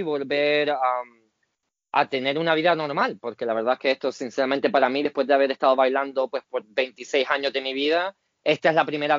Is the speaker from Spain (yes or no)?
yes; Canary Islands, Spain; soy canario y estoy orgulloso de ser canario y lo seré toda mi vida.